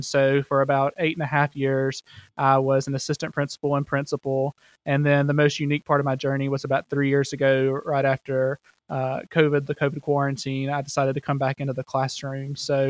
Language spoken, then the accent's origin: English; Alabama, United States; accent: Alabama; Well, I am Alabama through and through, so you'll hear it in my voice and in my accent as I'm talking today.